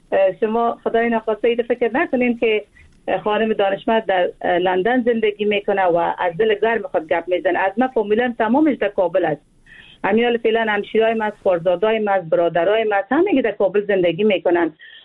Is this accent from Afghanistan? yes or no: yes; Afghanistan; من یک افغان هستم